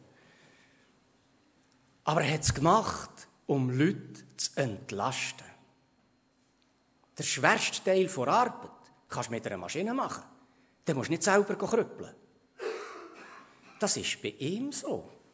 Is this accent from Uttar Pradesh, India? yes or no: yes; Allahabad, Uttar Pradesh, India; in meiner Heimatstadt Allahabad am Ufer des Yamuna-Flusses